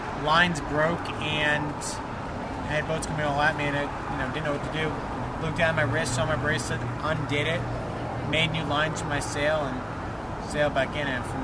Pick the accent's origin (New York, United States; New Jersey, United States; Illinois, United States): New York, United States; So I'm originally from New York. I got my bachelor's degree at the University of South Florida.